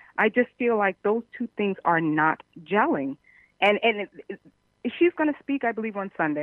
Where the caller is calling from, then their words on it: Manhattan, New York, United States; No, I'm actually calling from Manhattan.